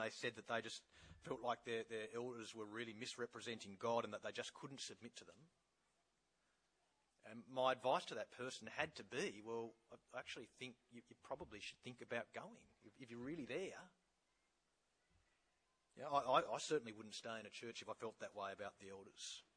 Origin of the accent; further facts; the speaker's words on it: Australia; we certainly, I think, as Australian people feel that here